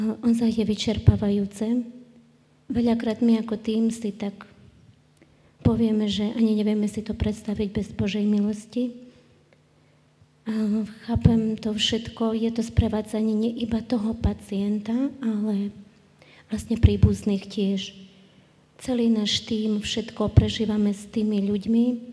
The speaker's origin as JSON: {"language": "Slovak", "town": "Bratislava", "region": "Bratislava Region", "country": "Slovakia", "said": "a sme vlastne z Bratislavy."}